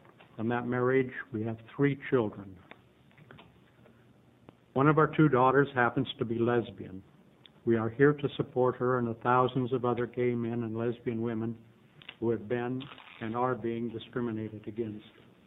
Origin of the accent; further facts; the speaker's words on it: Portland, United States; I was born in Portland almost 74 years ago, and I've lived in the state for all of that time, with the exceptions of 23 years of active duty in the U.S. Navy.